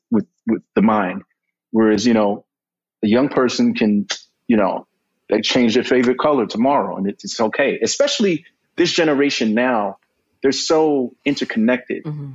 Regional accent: New York, United States; You know, I'm from New York, I like the Yankees.

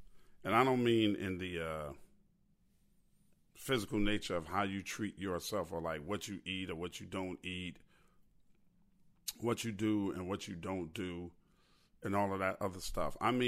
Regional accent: New York, United States; now in Chicago, United States; now I'm from New York, but I'm working in Chicago right now.

